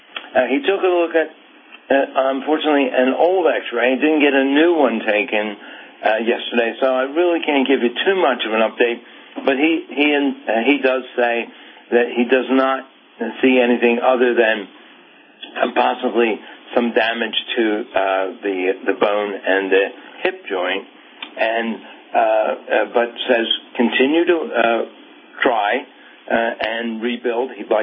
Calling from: Philadelphia, Pennsylvania, United States; I'm the pastor from the Philadelphia vicinity that spoke to you beginning of last week regarding the hip replacement.

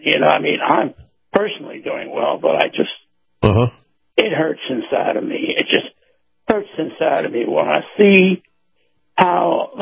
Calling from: Bradenton, Florida, United States; calling from Bradenton.

